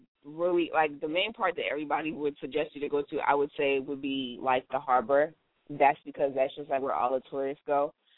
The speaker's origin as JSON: {"language": "English", "region": "Maryland", "country": "United States", "tie": "born or raised there", "said": "growing up and me being Haitian, like, I grew up in Maryland. So Maryland is, like, really a diverse type of state."}